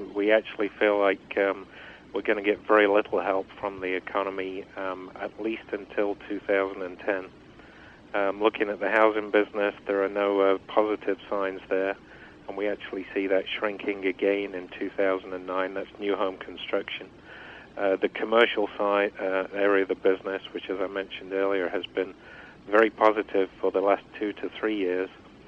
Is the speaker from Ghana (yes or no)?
no; England, United Kingdom; now in United States; Well, I was originally from England. I moved here 21 years ago